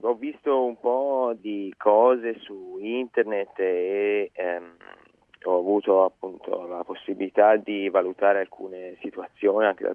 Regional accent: Montecarlo, Tuscany, Italy; now in Melbourne, Australia; io sono un toscano, nato e cresciuto sulle colline di Monte Carlo, in provincia di Lucca, tra Firenze e Pisa

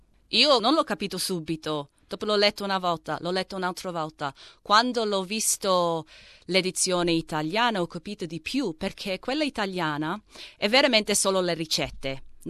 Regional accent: Australia; sono figlia di immigrati italiani, però sono cresciuta qui in Australia

